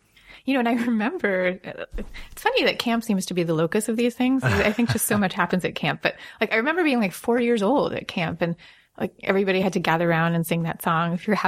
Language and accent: English; New York, United States; I grew up in Long Island.